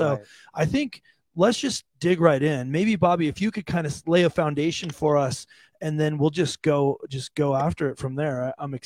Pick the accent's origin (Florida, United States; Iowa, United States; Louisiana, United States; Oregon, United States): Oregon, United States; Portland; I mean, I grew up in the Portland, Oregon area, so I am familiar with the rain